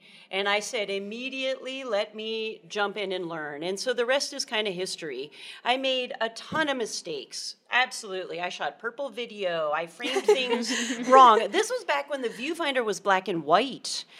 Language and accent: English; Harrisburg, Pennsylvania, United States; I had done a variety of internships in my hometown of Harrisburg, Pennsylvania, at the ABC affiliate